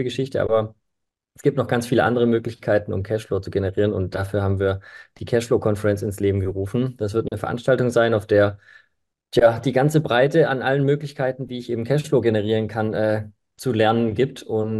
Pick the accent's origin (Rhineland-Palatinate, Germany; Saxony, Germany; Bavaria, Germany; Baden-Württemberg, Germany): Baden-Württemberg, Germany; Stuttgart; ich komme aus Stuttgart.